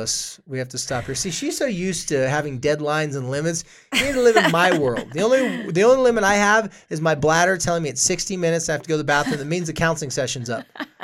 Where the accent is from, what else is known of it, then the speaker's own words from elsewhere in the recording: Carlsbad, California, United States; Dude, I was from Carlsbad, California. It's not like the ghettoest place in the world.